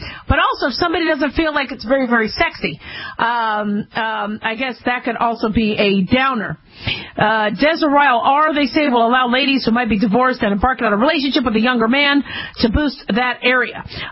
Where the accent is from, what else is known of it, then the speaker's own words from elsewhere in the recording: Arizona, United States; I'm from Arizona. I thought you had to live in Arizona to be Miss Arizona